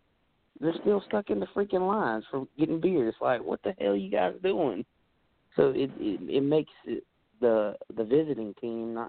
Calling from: Burlington, North Carolina, United States; Yeah, Burlington. Right near Greensboro.

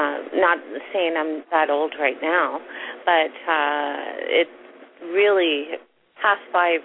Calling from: Canada; from Canada.

